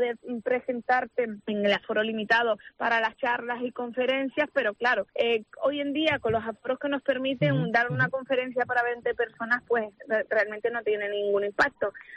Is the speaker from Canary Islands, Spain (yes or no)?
yes; Canary Islands, Spain; now in Madrid, Spain; más que nunca el domingo tengo que brindar, saborear mi tierra, porque allá donde esté me llevo un pedacito de ella. Y bueno, el domingo celebraré el Día de Canarias en Madrid